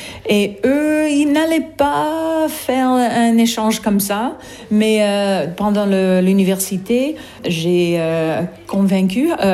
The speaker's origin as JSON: {"language": "French", "country": "United States", "second_language": "French", "said": "Chez moi aux États-Unis, j'ai trois frères beaucoup plus âgés que moi"}